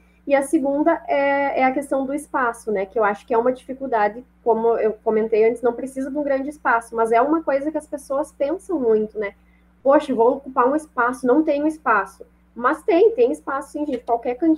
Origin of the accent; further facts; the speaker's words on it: Rio Grande do Sul, Brazil; eu sou gaúcha, então o hábito do gaúcho é tomar chimarrão